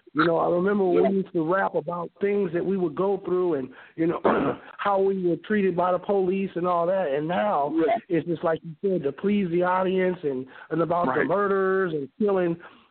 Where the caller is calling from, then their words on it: Kansas City, Missouri, United States; I'm calling from Kansas City, Missouri.